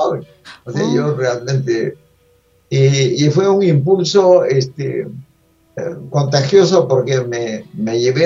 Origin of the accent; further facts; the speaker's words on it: Lima, Peru; Habíamos nacido y crecido en Lima, ajá, que es una ciudad feísima, ¿no?